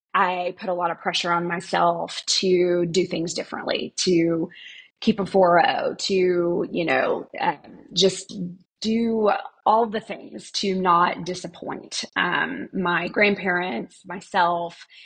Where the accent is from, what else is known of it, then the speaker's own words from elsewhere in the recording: Houston, Texas, United States; born there; I was born in Houston, Texas, in the late 70s to really young parents.